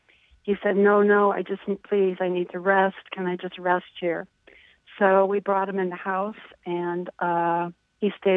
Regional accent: Chicago, Illinois, United States; I grew up in Chicago in the 40s, the 1940s. It was probably one of the most segregated and racist cities in the country.

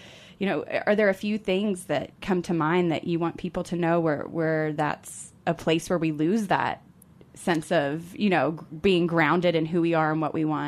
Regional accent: Louisville, Kentucky, United States; I grew up in Louisville, Kentucky, and pretty much when you turned 16, you got on birth control.

